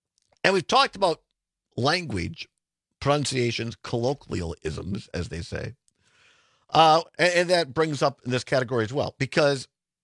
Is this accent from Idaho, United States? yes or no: no; Racine, Wisconsin, United States; I grew up in Racine, and there was somebody named Chris Giese that I went to school with.